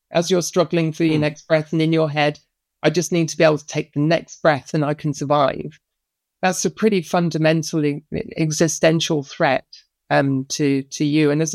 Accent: East Midlands, United Kingdom; not just because I came from Lincolnshire

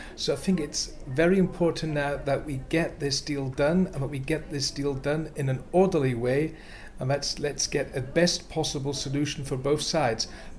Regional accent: Germany; my home country, Germany

